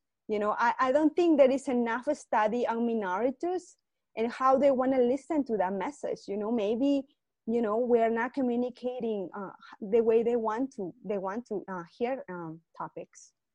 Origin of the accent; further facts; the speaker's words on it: Peru; I'm a teacher, I'm a mom, I'm an immigrant, you know, hey, you know, I am from Peru.